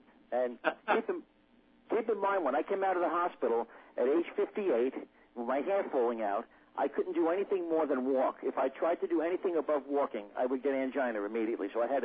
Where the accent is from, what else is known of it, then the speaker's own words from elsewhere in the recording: Brooklyn, New York, United States; growing up in Brooklyn with a bus stop right outside the window